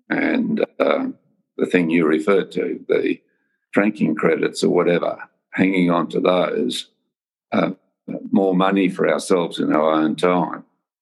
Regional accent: Tasmania, Australia; in my home state of Tasmania

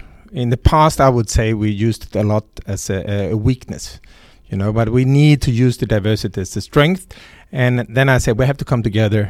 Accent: Sweden; Sweden is my home country. I used to be the president of the Swedish Hunting Association, keen hunter, five dogs, family, live on the countryside, more or less.

